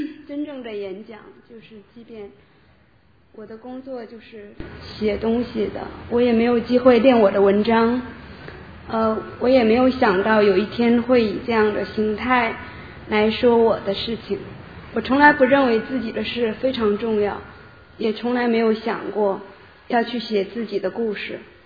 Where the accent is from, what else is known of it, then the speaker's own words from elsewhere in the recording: Beijing, China; 首先呢，我是来自北京，然后我在这里只是一个短期的旅行。